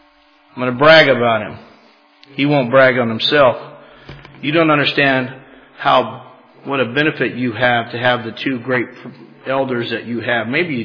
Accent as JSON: {"language": "English", "town": "Madera", "region": "California", "country": "United States", "tie": "born or raised there", "said": "So I grew up in Madera, California, about 5 hours north of here."}